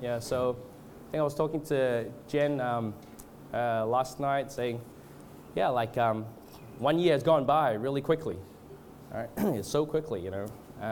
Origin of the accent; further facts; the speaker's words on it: Australia; now in Canada; I was born in Australia and I went to Canada. It's a bit complicated.